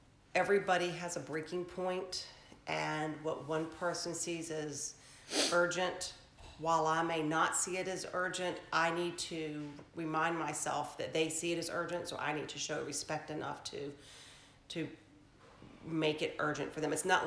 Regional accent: Smithfield, Virginia, United States; He grew up in Suffolk, I grew up in Smithfield

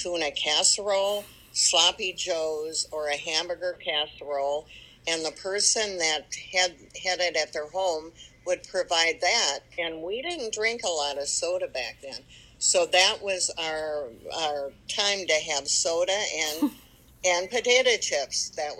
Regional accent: Moorhead, Minnesota, United States; also born or lived in Toledo, United States; At 6 weeks old, we moved to Moorhead, Minnesota, where my father took a job on the railroad

